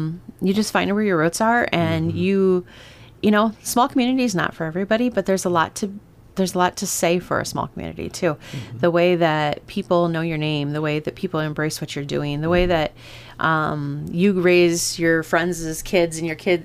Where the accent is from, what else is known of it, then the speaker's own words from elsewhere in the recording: Osage, United States; I grew up in Osage, and all my siblings are... A lot of my siblings are in the Arkansas, Missouri area.